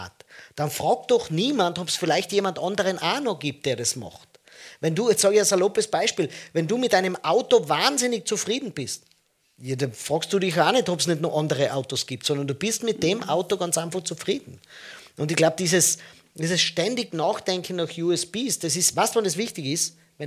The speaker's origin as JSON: {"language": "German", "region": "Tyrol", "country": "Austria", "said": "Leute, ich sage immer, was wiegt's das hat, sagt man bei uns in Tirol, ja."}